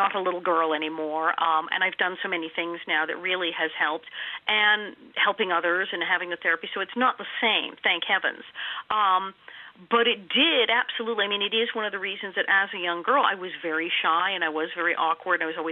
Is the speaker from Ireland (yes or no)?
yes; Ireland; And so he's Icelandic, but absolutely we're Irish as can be.